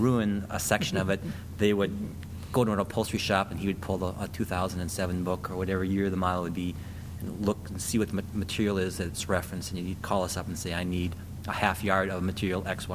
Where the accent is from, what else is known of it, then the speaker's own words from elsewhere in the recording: St. Louis Park, Minnesota, United States; It's like, all my life I was born in St. Louis Park.